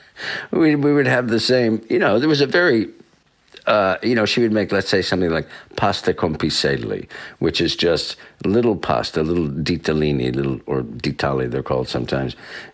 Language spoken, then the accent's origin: English; Katonah, New York, United States; Well, I grew up in Westchester County, Catona, New York, about 50 miles north of the city.